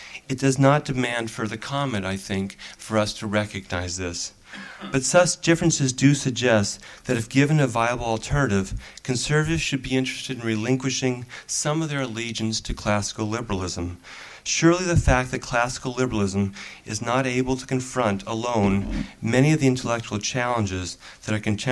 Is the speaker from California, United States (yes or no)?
yes; Beverly Hills, California, United States; I say this as a Jewish American. I'm not Christian. I'm not a Christian from a small town. I'm from Beverly Hills.